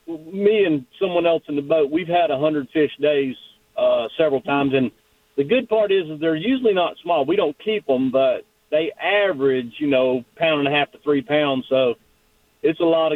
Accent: Powder Springs, Georgia, United States; I'm actually from Powder Springs, Georgia

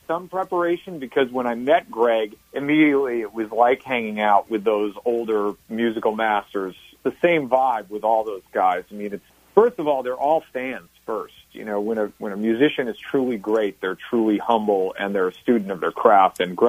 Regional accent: Milwaukee, Wisconsin, United States; also born or lived in Michigan; I'm from Michigan, but I spent my teenage years in Milwaukee, Wisconsin. And I grew up on a very, very rich music scene in Milwaukee in the 90s.

